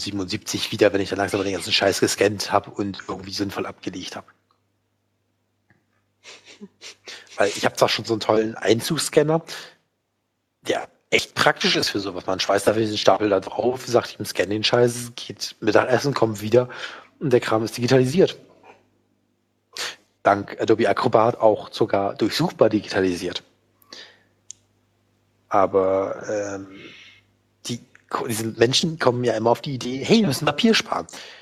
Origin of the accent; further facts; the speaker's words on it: West Germany, Germany; Und es sind auch keine Stasi-Akten, ich bin Wessi.